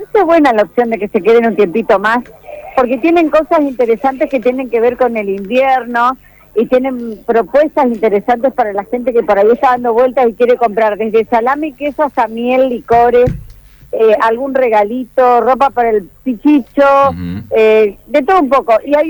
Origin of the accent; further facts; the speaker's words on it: San Pedro, Buenos Aires Province, Argentina; No, somos de San Pedro, provincia de Buenos Aires.